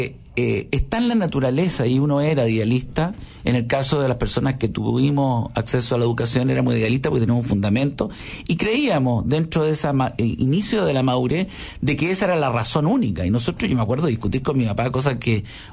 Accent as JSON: {"language": "Spanish", "country": "Chile", "said": "somos todos chilenos"}